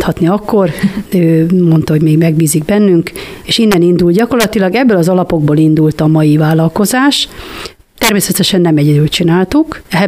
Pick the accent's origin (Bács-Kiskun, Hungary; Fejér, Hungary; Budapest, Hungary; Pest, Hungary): Bács-Kiskun, Hungary; Kiskunhalas; born there; Én szintén Kiskunhalason születtem, 1964 11. hóba.